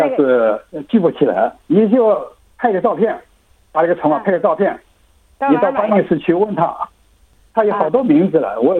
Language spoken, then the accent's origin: Chinese; China; now in Australia